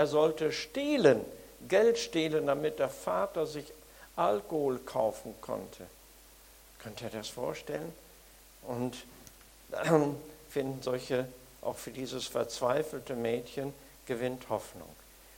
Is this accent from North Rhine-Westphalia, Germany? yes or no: yes; North Rhine-Westphalia, Germany; now in Gummersbach, Germany; Ich selber bin aufgewachsen im Münsterland, im streng katholischen Umfeld, und da hat mich der Heiland gefunden. Und wir wohnen in Gummersbach bei Köln und da mit unseren Kindern